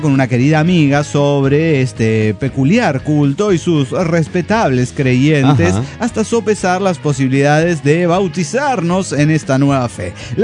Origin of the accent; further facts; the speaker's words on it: Veracruz, Mexico; les quiero contar de mi pueblo natal, Veracruz.